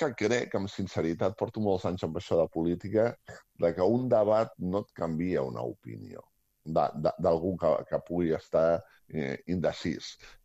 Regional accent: Catalonia, Spain; jo soc català, no?

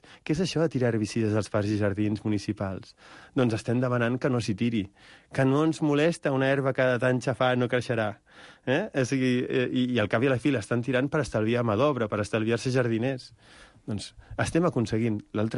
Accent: Barcelona, Catalonia, Spain; Jo és que no sóc de les Terres de Lleida, sóc més xava que ningú.

